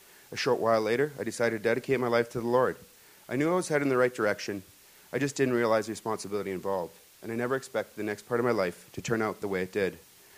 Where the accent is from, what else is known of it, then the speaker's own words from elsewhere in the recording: Kitchener-Waterloo, Ontario, Canada; born there; I'm 38 years old. I was born in Kitchener-Waterloo to Croatian immigrant parents who worked very hard to make sure that the needs of my brother and myself were met. We attended a Roman Catholic church